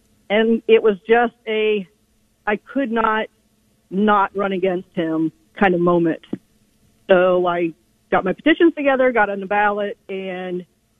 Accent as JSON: {"language": "English", "town": "Kent", "region": "Ohio", "country": "United States", "said": "Yeah, I am from Kent, so I'm down in Portage County."}